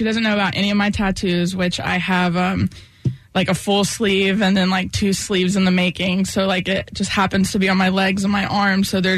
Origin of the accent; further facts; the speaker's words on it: Raleigh, North Carolina, United States; I'm born and raised in Raleigh.